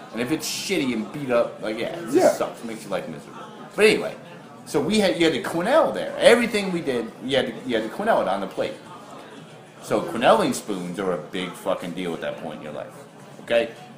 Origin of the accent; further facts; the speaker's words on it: Detroit, Michigan, United States; Maybe it's because I'm from Detroit.